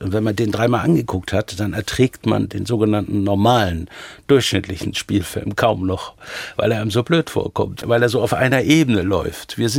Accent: Bavaria, Germany; born there; Also, geboren bin ich in Oberbayern.

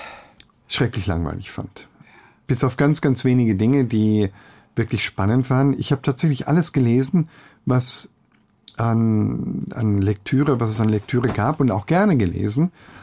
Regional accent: Nuremberg, Bavaria, Germany; born there; now in Fürth, Germany; ich bin in Nürnberg geboren, aber ich lebe in Fürth oder im Fürther Landkreis

